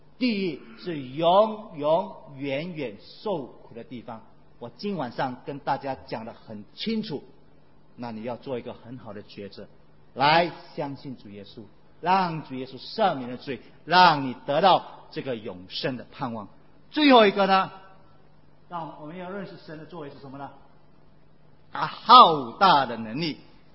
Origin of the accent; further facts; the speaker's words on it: China; moved away; 我要回去中国，因为那个是我土生土长的地方，我出生的地方，我要回去。